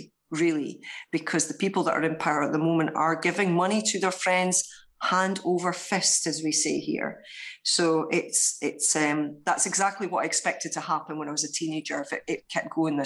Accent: Scotland, United Kingdom; So this kind of wealth is quite alien for me as a Scot, but it's very common in the southeast of England.

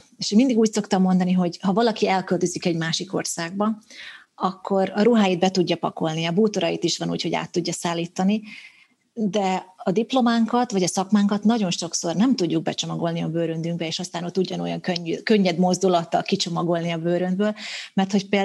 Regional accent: Pribeta, Nitra Region, Slovakia; moved away as an adult; Én 18 éves koromig éltem szlovákiai-magyar részen, tehát én Perbetén nőttem föl, a Komáromi Sejé János gimnáziumban érettségiztem, és utána én már az egyetemet angolul végeztem.

